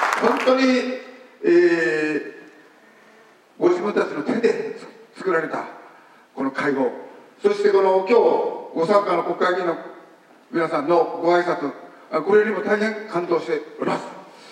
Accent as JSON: {"language": "Japanese", "region": "Kochi", "country": "Japan", "tie": "born there", "said": "実は私高知県の生まれでございます。"}